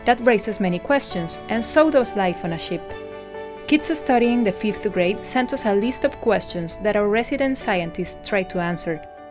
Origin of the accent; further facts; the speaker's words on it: Costa Rica; English is a second language; to Costa Rica, which incidentally are the two countries from where I come. As you may have noticed by my accent